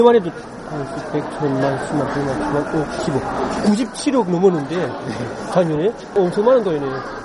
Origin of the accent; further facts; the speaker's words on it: North Korea; now in South Korea; 저 북한에서 왔어요. 네. 네, 온 지 얼마 안 돼가지고